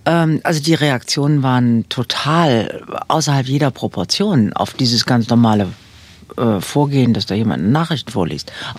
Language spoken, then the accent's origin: German; Berlin, Germany; Ich bin in Berlin zur Schule gegangen und habe in Berlin Abitur gemacht